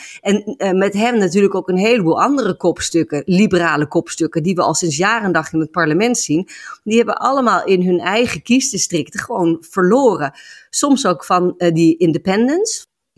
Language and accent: Dutch; Melbourne, Victoria, Australia; Zelfs in het kiezenstrik waar ik vandaan kom, dat is dan binnen Melbourne eigenlijk.